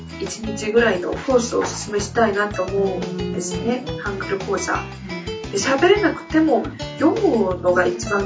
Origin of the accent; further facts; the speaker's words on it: South Korea; Japanese is a second language; 私韓国人なので